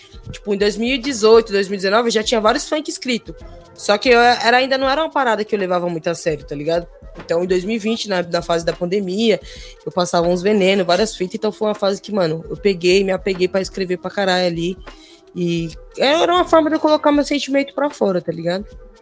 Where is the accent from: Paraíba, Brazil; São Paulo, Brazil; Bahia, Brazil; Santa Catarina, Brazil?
São Paulo, Brazil; Taboão da Serra; tenho 26 anos, né, sou daqui do Taboão da Serra, aqui do lado, e é isso.